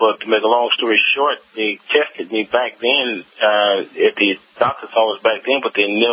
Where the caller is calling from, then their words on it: Hillsboro, Texas, United States; also born or lived in Houston; so I'm in Texas, and I moved from Houston to Hillsboro, Texas